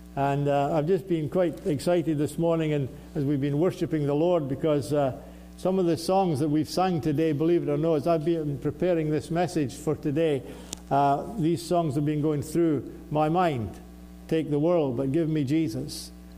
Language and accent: English; Scotland, United Kingdom; moved away as an adult; also born or lived in England; Yes, so I'm born and raised in Scotland, as you can hear.